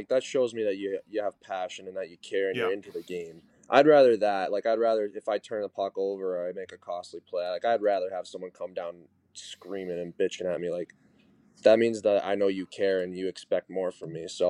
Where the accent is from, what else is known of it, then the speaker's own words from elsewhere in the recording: Arizona, United States; I never really played any of my youth hockey growing up in Arizona.